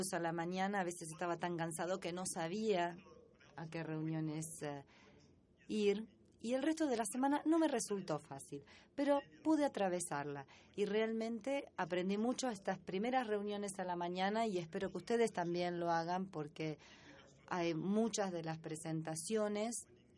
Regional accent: Uganda; Spanish is a second language; Es mi segunda reunión de fellowship. La primera fue en San Francisco y vengo de Uganda.

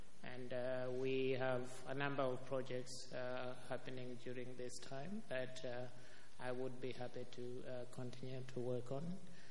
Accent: Malawi; Yes, I'm from Malawi.

